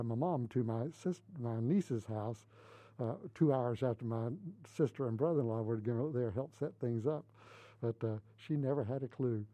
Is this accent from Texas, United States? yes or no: yes; Port Arthur, Texas, United States; Well, I grew up in Port Arthur, Texas. That's southeast Texas, just on the Texas-Louisiana border.